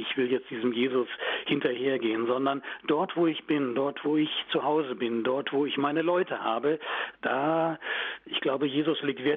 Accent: Varel, Lower Saxony, Germany; Ich habe meine Kindheit und Jugendzeit in Varel in Oldenburg verbracht und Varel ist damals noch eine Garnisonsstadt gewesen

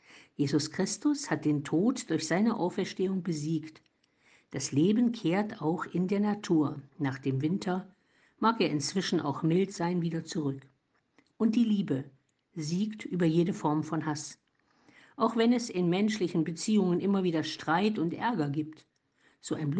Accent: Germany; Vor allem im Rheinland, aber auch bei uns zu Hause im Eichsfeld

